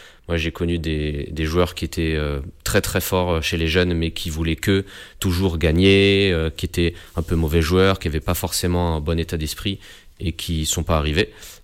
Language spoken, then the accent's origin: French; Ivry-sur-Seine, Île-de-France, France; j'ai grandi à Ivry, je suis né à Ivry, voilà, ma famille est ivrienne depuis très longtemps